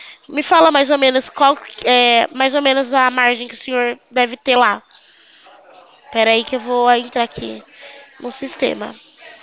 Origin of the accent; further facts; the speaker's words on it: São Paulo, Brazil; Eu sou do interior de São Paulo.